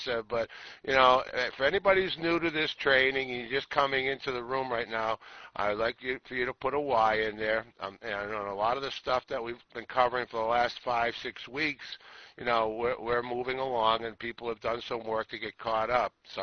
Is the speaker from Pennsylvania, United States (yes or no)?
no; New Jersey, United States; I'm from New Jersey.